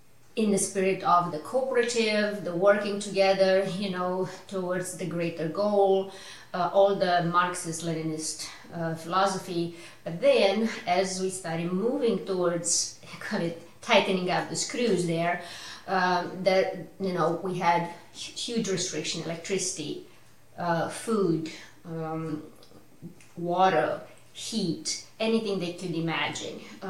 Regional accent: Romania; So, communist Romania, when I grew up in Romania, things in the beginning were quite bearable, let's call it.

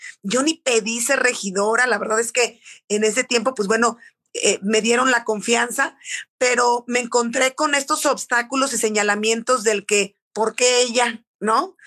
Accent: Irapuato, Guanajuato, Mexico; soy irapuatense, soy hija de la mermelada, soy licenciada en administración pública

